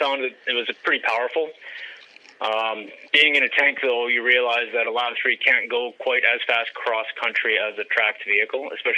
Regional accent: Winnipeg, Manitoba, Canada; born there; also born or lived in Portage la Prairie / Edmonton / Oromocto / Calgary; So I was born in Winnipeg. However, my dad was also in the military. He was a pilot, so I was born in Winnipeg, moved to Portage la Prairie, Edmonton, Oromocto, New Brunswick, back to Winnipeg, and then out to Calgary.

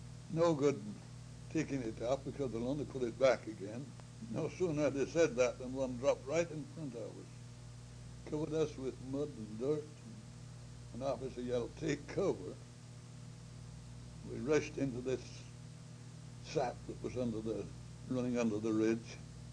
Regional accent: England, United Kingdom; I was brought up in England by a very strict Anglican family, Church of England, in England it was called.

